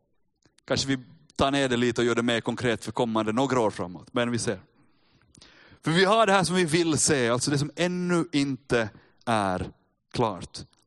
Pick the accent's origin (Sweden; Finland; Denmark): Finland; Men vi är finlandssvenskar och vi är kristna och vi är pingstvänner och allt möjligt.